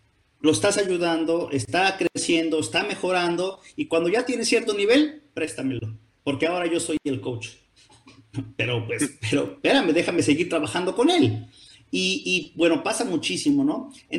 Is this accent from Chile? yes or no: no; Mexico; aunque quisiera estar en mi país